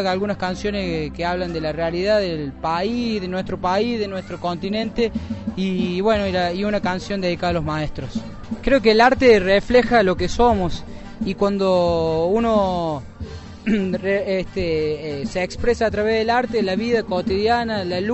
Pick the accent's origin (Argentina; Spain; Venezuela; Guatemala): Argentina; Córdoba; vengo de Córdoba, Argentina, desde la Sierra de Córdoba.